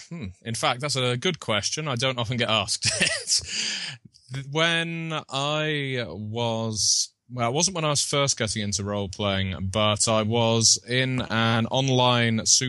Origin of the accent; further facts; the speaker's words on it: South East England, United Kingdom; also born or lived in Salisbury / Southampton; I have almost all of my life lived on the south coast of England near the south coast of England, moving between the cities of Salisbury and Southampton.